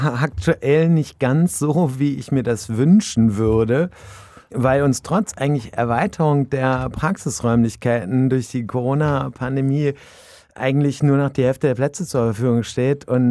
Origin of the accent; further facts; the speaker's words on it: Krefeld, North Rhine-Westphalia, Germany; ich bin tatsächlich bekennender Urkrefelder. Ich bin hier geboren, um genau zu sein, in Krefeld-Hüls. Habe meine Kindheit in Uerdingen verbracht und verbringen dürfen. Bin dann weit rausgekommen nach Fischeln und habe im Grunde genommen Krefeld nie wirklich verlassen